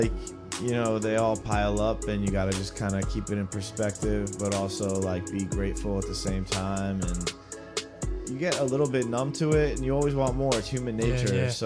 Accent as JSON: {"language": "English", "town": "Bethesda", "region": "Maryland", "country": "United States", "said": "I'm from Bethesda, Maryland. It's a suburb of D.C."}